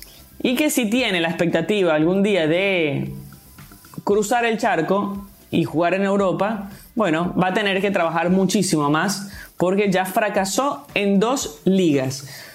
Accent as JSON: {"language": "Spanish", "country": "Venezuela", "said": "Yo realmente deseo lo mejor para él como venezolana y como periodista"}